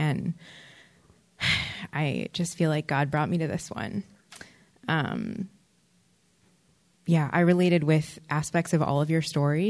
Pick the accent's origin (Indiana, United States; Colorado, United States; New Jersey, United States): Colorado, United States; Boulder; I'm from Boulder, Colorado, compulsive overeater, anorexic.